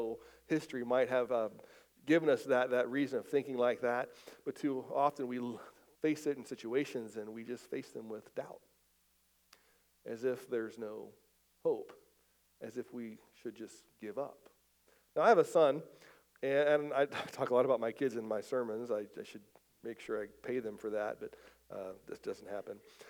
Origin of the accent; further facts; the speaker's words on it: West Virginia, United States; I grew up in West Virginia, so we were West Virginia Mountaineer fans